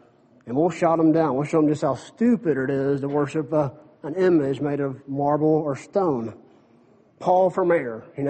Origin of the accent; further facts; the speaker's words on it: the South, United States; And as a Southerner and as a guy who grew up in the South and a guy who was very patriotic